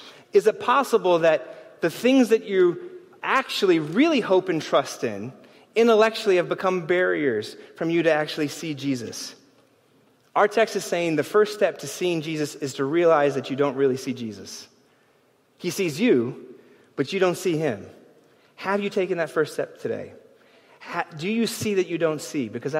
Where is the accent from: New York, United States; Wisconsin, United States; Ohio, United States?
New York, United States; As a New Yorker, I think you meet a lot of folks that we like to assume, well, I'm just neutral.